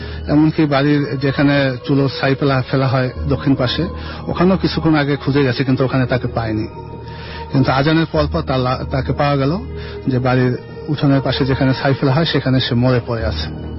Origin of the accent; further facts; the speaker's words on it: Dhaka, Dhaka Division, Bangladesh; আমি যাত্রা বাড়ি থেকে।